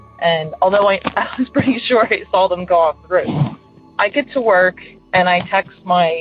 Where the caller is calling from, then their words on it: Reading, Pennsylvania, United States; calling from Reading, Pennsylvania. I have a long commute from Reading to Philadelphia, and at the time I was commuting from Pottstown to Philadelphia down a stretch of road called 422.